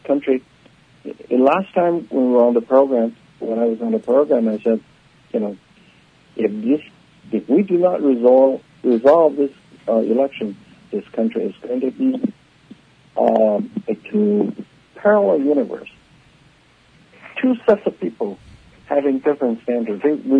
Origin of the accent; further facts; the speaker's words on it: China; English is a second language; now in United States; I came from China. I know what this like.